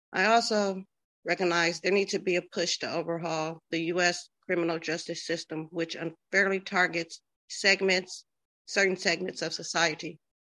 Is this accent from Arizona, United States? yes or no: no; Compton, California, United States; I was born and raised in Compton.